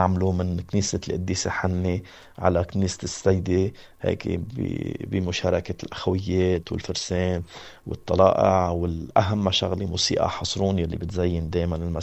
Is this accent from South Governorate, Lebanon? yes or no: no; Hasroun, North Governorate, Lebanon; حتى بلدنا لبنان، بس إيماننا أكبر من أي مشكل